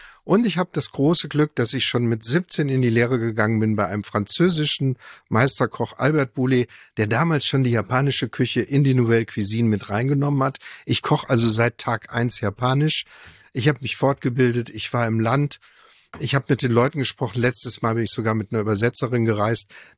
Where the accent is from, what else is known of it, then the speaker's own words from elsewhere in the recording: Offenbach am Main, Hesse, Germany; born there; In Offenbach am Main.